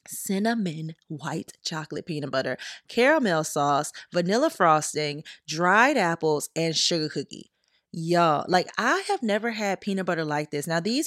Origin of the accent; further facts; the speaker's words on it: Louisiana, United States; because y'all know I'm from Louisiana, and it was around Mardi Gras.